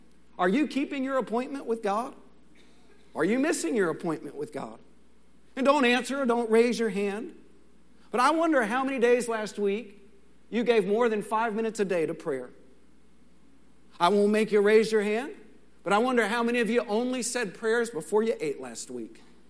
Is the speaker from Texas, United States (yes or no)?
yes; Texas, United States; And I'm a Texan too.